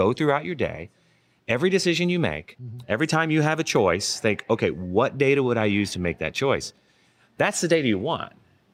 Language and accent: English; Kentucky, United States; Yeah. And just go there because, you know, there's no tech there. I'm from Kentucky. I can say that.